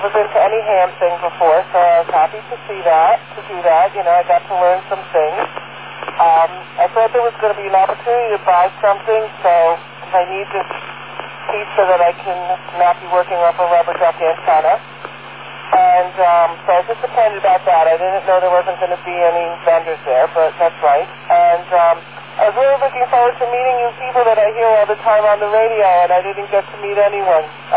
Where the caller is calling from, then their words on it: Westchester, New York, United States; I'm calling from Westchester.